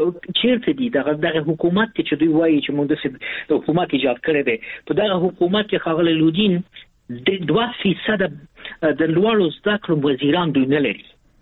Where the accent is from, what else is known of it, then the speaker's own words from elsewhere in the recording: Afghanistan; موږ د افغانستان د خلکو یو برخه